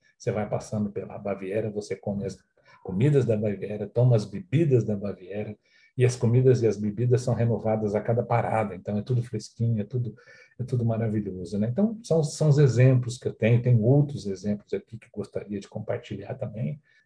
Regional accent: Ribeirão Preto, São Paulo, Brazil; now in Brasília, Brazil; eu não sou de Brasília, eu sou de Ribeirão Preto, São Paulo, estou em Brasília há 23 anos

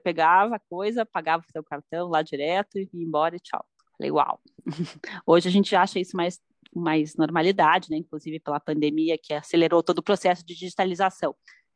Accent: Curitiba, Paraná, Brazil; Eu sou de Curitiba, né? Eu não comentei isso no começo.

